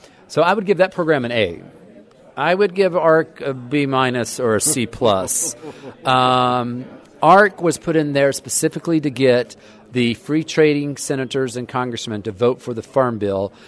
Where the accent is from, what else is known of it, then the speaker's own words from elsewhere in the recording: Texas, United States; so please don't be upset with me because I'm from Texas.